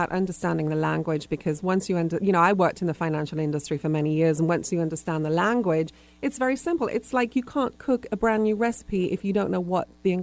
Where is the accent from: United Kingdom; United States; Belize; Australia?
United Kingdom; England; I was raised in England